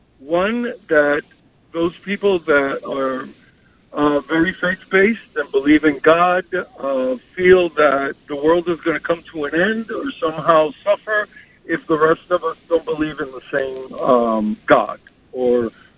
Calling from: Jersey City, New Jersey, United States; I'm calling from Jersey City.

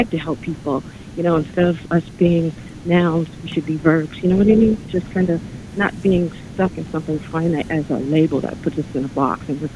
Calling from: Far Rockaway, New York, United States; I'm calling from Far Rockaway.

